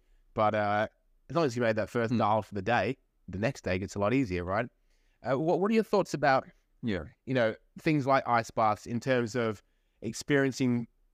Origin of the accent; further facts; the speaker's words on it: England, United Kingdom; now in Australia; And the other one is I grew up in England and now I'm in Australia. I live by the beach.